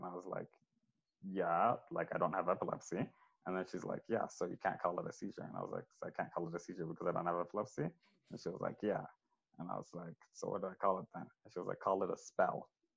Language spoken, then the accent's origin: English; Thailand; Yeah, I grew up in Thailand, yeah.